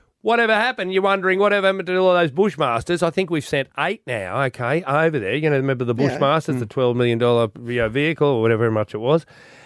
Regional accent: Aspley, Queensland, Australia; I'm an Aspley kid. I grew up in Aspley.

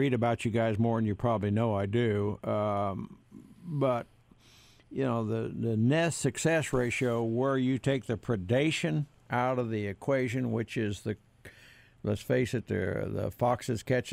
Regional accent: Missouri, United States; It's just I'm from Missouri. You got to show me, you know.

